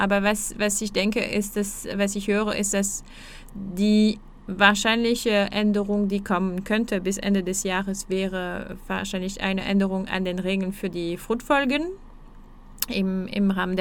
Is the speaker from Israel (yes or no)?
no; France; German is a second language; ich komme aus Frankreich, wie man ja auch hören kann.